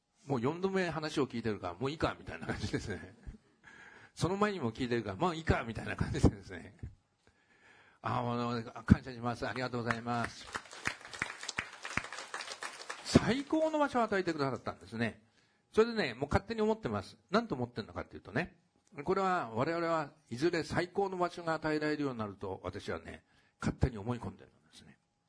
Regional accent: Tokyo, Japan; まあ東京に来てるって言ったって私東京出身なんですけど

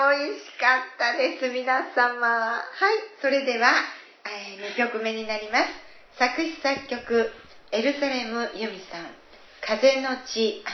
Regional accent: Tochigi, Japan; 私栃木県でしょ。

